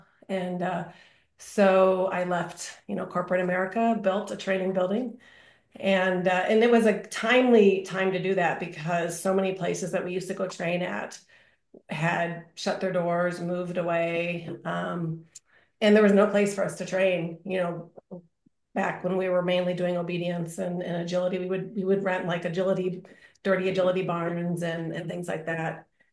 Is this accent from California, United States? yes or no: yes; California, United States; So I went to UC Irvine and in California. I grew up in California.